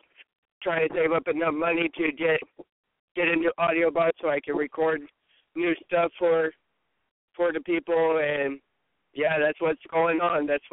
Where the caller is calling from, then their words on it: St. Maries, Idaho, United States; I'm calling from St. Mary's, Idaho